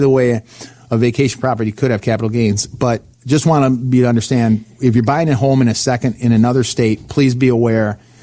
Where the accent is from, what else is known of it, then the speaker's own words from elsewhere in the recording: Michigan, United States; You know, I'm originally from Michigan. I live here.